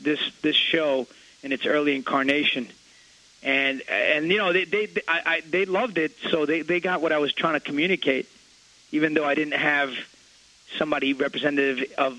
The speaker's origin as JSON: {"language": "English", "town": "Jackson Heights", "region": "New York", "country": "United States", "tie": "born or raised there", "said": "because I grew up everywhere in Jackson Heights. You know, I lived on 90th and Roosevelt, then I lived on 74th near Roosevelt."}